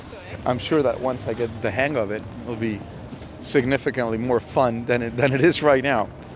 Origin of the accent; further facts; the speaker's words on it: Buenos Aires, Argentina; English is a second language; I'm from Argentina, Buenos Aires.